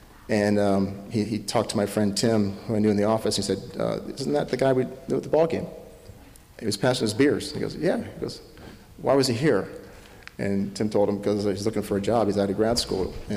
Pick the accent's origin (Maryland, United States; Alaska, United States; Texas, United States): Maryland, United States; I said, of course. I grew up in Maryland. I love the Orioles. Of course I'm going to go.